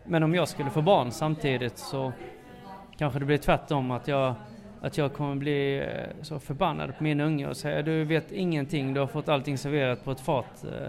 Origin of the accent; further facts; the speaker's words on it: Sölvesborg, Blekinge, Sweden; För att i Sölvesborg där jag växte upp, där visste alla vem jag var eftersom det var en så liten stad. Alla visste att jag var adopterad och vem som var min mamma och vem som var min syster.